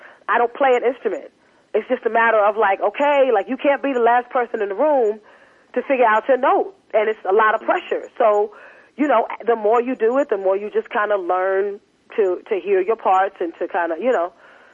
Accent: Teaneck, New Jersey, United States; also born or lived in Brooklyn; now in Atlanta, United States; Like, I was born in Brooklyn, raised in Teaneck, New Jersey.

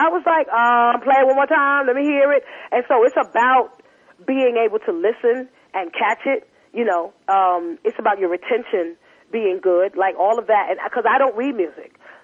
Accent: Teaneck, New Jersey, United States; also born or lived in Brooklyn; now in Atlanta, United States; Like, I was born in Brooklyn, raised in Teaneck, New Jersey.

